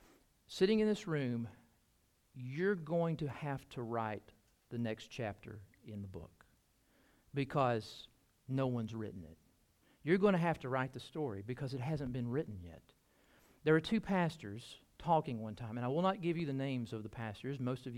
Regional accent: Birmingham, Alabama, United States; also born or lived in Kentucky; growing up in Birmingham, where the best barbecue in the world exists, I love my barbecue, and I love it more now than when I lived in Kentucky.

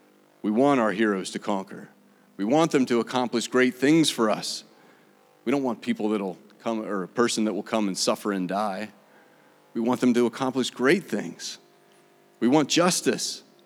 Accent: United States; But I'm proud to be an American. I am. When I came home from India, I was grateful to be back.

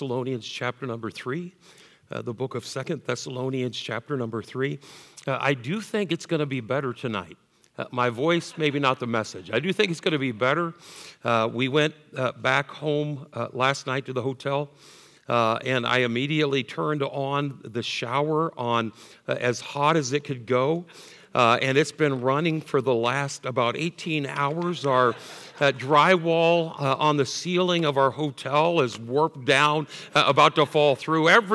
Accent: Fort Madison, Iowa, United States; It reminds me of my hometown that I grew up in Fort Madison, Iowa.

